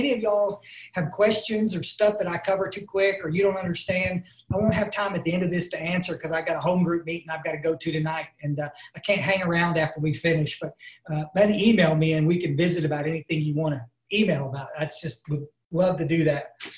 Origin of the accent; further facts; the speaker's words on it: Ingram, Texas, United States; I'm actually from Ingram, Texas. Not England, Texas, Ingram, Texas.